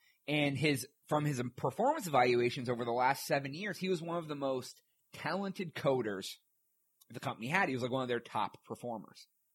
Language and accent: English; Ohio, United States; We're both white dudes. We're both from Ohio.